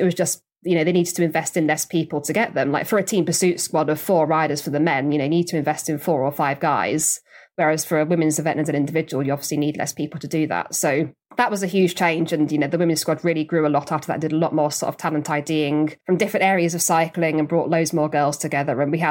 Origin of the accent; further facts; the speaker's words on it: Cheam, London, United Kingdom; So yeah, I grew up in Southwest London, in Cheam.